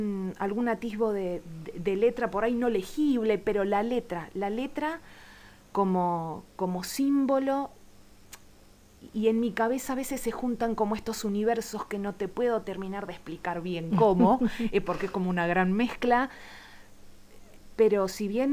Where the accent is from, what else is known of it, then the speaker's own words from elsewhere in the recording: Quilmes, Buenos Aires Province, Argentina; soy de Quilmes, originaria. Hace 8 años que vivo en la comarca, en Torquins.